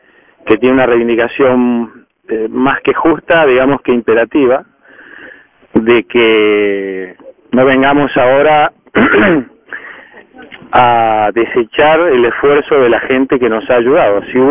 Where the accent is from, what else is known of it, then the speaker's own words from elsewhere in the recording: Zaragoza, Aragon, Spain; Bueno, yo soy de Zaragoza